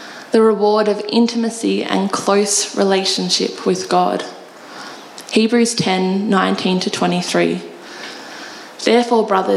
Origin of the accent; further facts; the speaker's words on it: Australia; accent: Australian; and I'm going to, with my very Aussie accent